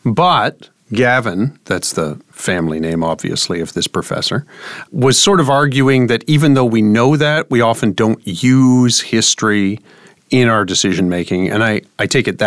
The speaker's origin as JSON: {"language": "English", "country": "Canada", "said": "I'm a Canadian, so I have no idea."}